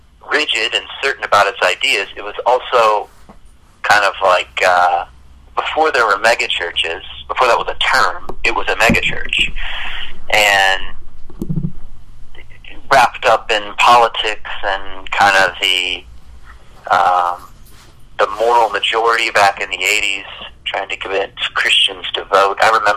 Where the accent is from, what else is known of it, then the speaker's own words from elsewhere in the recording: Virginia, United States; I grew up in the South in Virginia, at a place called Thomas Road Baptist Church. This is Jerry Falwell's church. My dad worked for Jerry Falwell.